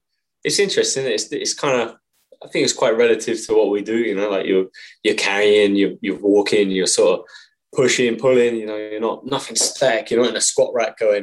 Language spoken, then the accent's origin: English; England, United Kingdom; So I'm from England. I trained in a little, like a little village in England.